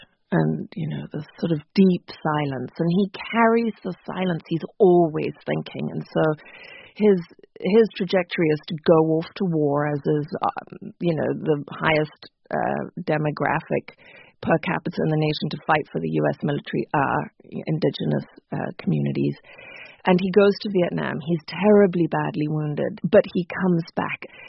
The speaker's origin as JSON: {"language": "English", "country": "Zimbabwe", "tie": "born or raised there", "said": "growing up in Zimbabwe and seeing how the dominant narrative throughout my childhood"}